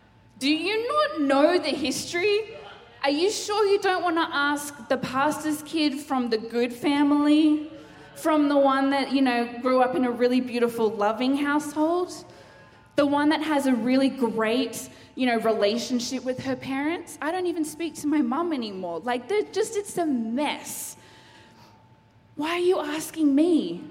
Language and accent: English; Sydney, New South Wales, Australia; also born or lived in Queensland; So I grew up, was born in Queensland. I grew up in Sydney. I actually grew up with my parents being church planters.